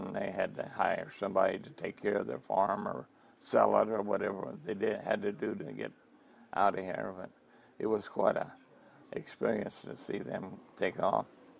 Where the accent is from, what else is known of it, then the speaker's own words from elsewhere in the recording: Fresno, California, United States; I grew up in Fresno, California. I've lived in Fresno, California all my life, except for the 4 years I was volunteering in the Navy.